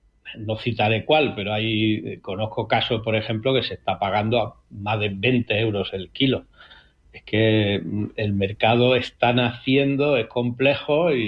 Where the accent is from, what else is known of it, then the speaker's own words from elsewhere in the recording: Andalusia, Spain; now in Madrid, Spain; yo que soy andaluz, residente en Madrid